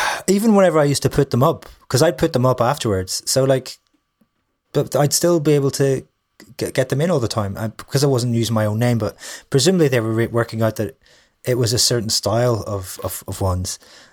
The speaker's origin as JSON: {"language": "English", "town": "Derry", "region": "Northern Ireland", "country": "United Kingdom", "also_born_or_lived": "Dublin", "lives_now": "London, United Kingdom", "said": "So in Derry, Dublin for 7 years, which is why my accent has flattened out slightly. And then went to from Dublin then to London 10 years ago."}